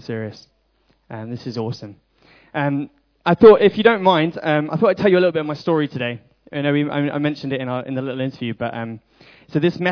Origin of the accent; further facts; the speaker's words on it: Enfield, London, United Kingdom; in the north of London, in a borough called Enfield. Yeah, look at that guy. This is me when I was growing up in London.